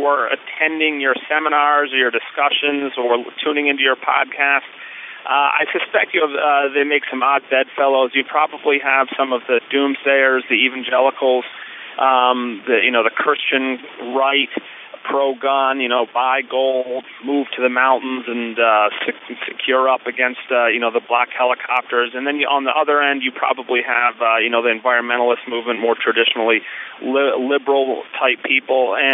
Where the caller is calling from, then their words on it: Sherburne, Massachusetts, United States; I'm calling from Sherburne, Massachusetts, just outside of Boston.